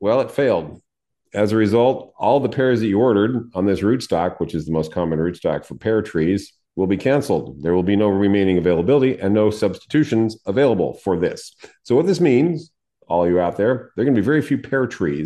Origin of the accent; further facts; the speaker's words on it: San Diego, California, United States; Growing up in San Diego, it was in the Southwest.